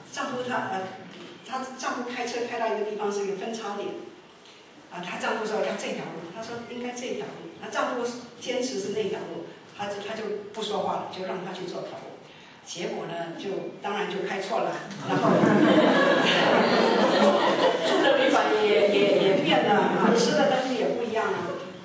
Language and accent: Chinese; Taiwan; 你是哪里人？”那我说我是台湾人。